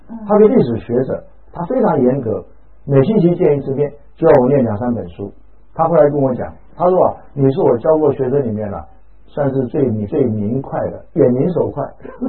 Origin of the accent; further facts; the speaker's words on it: Taiwan; 我说我是台湾来的，但是我确实不知道今天什么日子